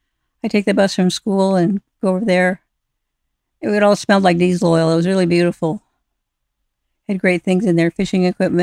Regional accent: Tucson, Arizona, United States; Well, we didn't have a television. It felt like its own world when I got to school

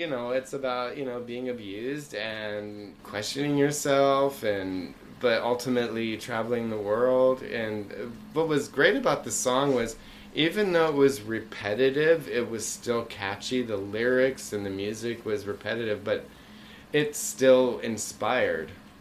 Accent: Bermuda; now in United States; I grew up in Bermuda, and we transferred to Massachusetts and introduced to MTV. We had no cable. We had two channels in Bermuda, ABC and CBS.

